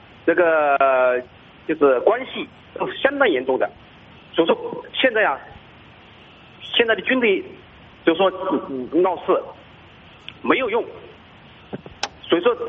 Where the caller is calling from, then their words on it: Hubei, China; 这个呢我是湖北的